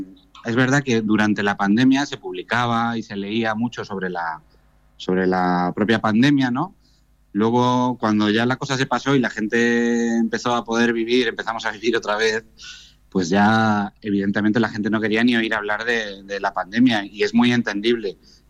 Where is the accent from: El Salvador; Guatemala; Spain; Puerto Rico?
Spain; El Pedernoso, Castilla-La Mancha; a las 7 de la tarde estaremos en la Casa Cultura del Pedernoso, de mi pueblo.